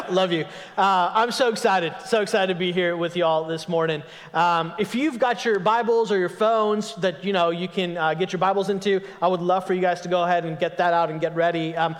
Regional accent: India; Y'all, I'm Indian. That's offensive.

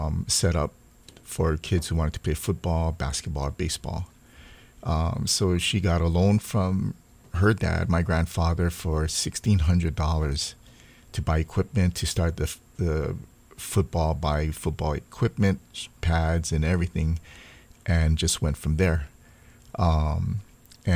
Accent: Honolulu, Hawaii, United States; Born and raised in Kalihi.

